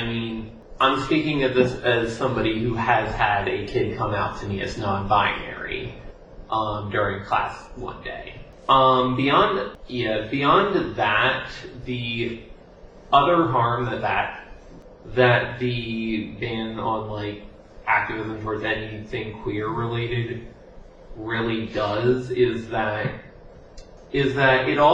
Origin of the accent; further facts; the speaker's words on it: Pennsylvania, United States; is because I grew up in Bucks County and actually graduated from Penn Ridge School District